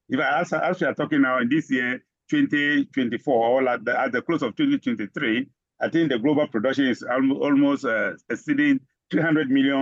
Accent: Volta, Ghana; I'm based in Ghana, and I was born in Ghana, but my birthplace is in the eastern part of the country, in the Volta region.

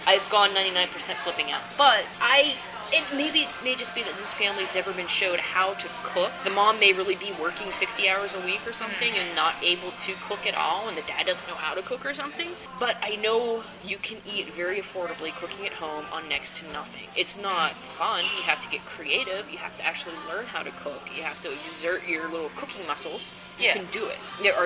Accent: United States; as a country, as an American, I can say my country has a problem with our weight.

